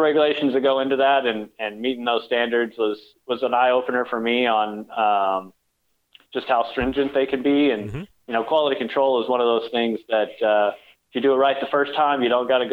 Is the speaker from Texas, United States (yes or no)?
yes; Austin, Texas, United States; born there; So, like I said, I was born in Austin, Texas